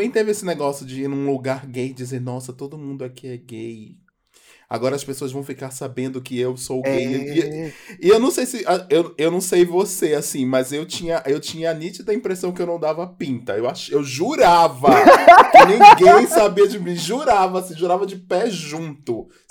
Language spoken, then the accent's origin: Portuguese; Pernambuco, Brazil; Mas eu sou de Pernambuco, então eu não fui pra túnel.